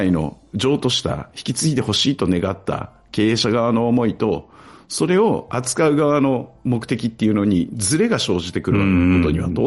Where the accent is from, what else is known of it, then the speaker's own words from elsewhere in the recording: Fukuoka, Japan; 僕ら九州の人間からすると、福岡の人間からすると